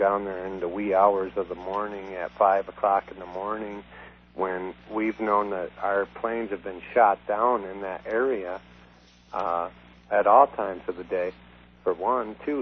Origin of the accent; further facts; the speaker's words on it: Detroit, Michigan, United States; I'm from the Detroit area